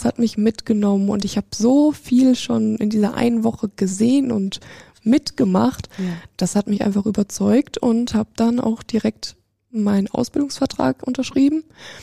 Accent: Brilon, North Rhine-Westphalia, Germany; Ich komme hier aus Brilon und dachte mir, ja, vielleicht soll es dann irgendwas Naheres sein.

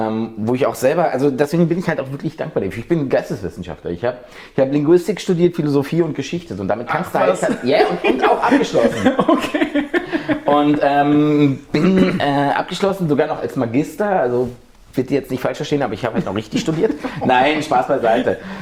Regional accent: Brandenburg, Germany; born or raised there

